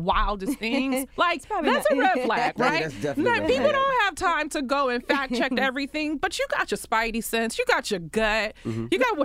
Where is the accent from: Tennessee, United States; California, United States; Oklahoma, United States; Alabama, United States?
Alabama, United States; Huntsville; also born or lived in Ohio; So I grew up in the South and in the Midwest. I grew up in Alabama and Ohio.